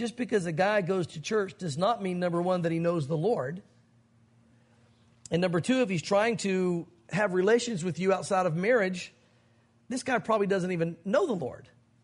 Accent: the South, United States; growing up in the South, I've heard all the church wants is your money

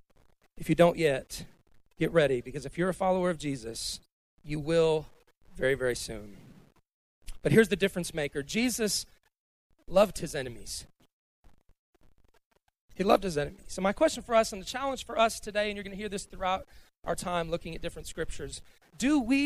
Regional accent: Cleveland, Ohio, United States; Growing up in Cleveland, Ohio, we were never really that much into college football.

